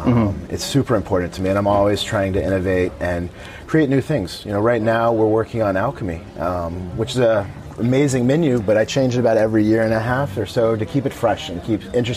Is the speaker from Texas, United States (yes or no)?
yes; Houston, Texas, United States; whether it's in my hometown of Houston, Texas, or Manhattan, or small town America.